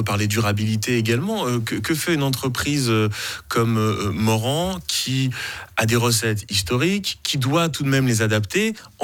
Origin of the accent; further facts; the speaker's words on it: Valais, Switzerland; Mais, et je vous dis ça en tant que Valaisan, c'est un marqueur en Valais de boire un verre, de boire un bon verre de vin.